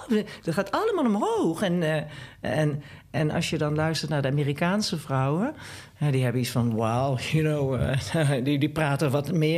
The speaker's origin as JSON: {"language": "Dutch", "town": "Eindhoven", "region": "North Brabant", "country": "Netherlands", "said": "En dat is eigenlijk ook wel wat wij hier in Brabant hebben. Ik kom dus uit Eindhoven. En dat is nog niet echt een stad die je zo vreselijk inspireert. Het is geen mooie stad."}